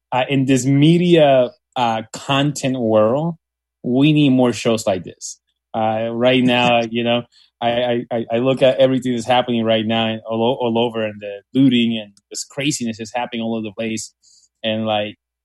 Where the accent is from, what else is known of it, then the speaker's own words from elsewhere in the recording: San Juan, Puerto Rico; also born or lived in Dallas; I was born in San Juan, Puerto Rico. I have five brothers, one sister. We were poor, grew up in the ghetto in Puerto Rico.